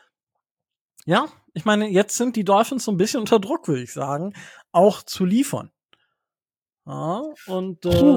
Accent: Osnabrück, Lower Saxony, Germany; ich komme ja aus Osnabrück

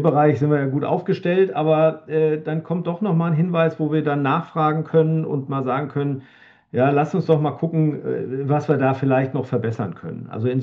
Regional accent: Marburg, Hesse, Germany; also born or lived in Munich / Berlin; Habe in meiner Heimatstadt Marburg studiert und habe dann über Stationen in München und Berlin bei unterschiedlichen Prüfungsgesellschaften hier in den hohen Norden gefunden. Und ja, lebe hier mit Familie und Kindern

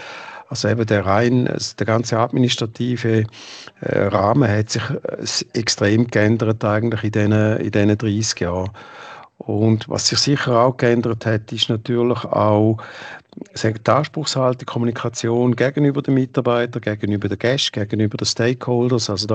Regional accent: St. Gallen, Switzerland; ich bin ursprünglich aus dem Toggenburg

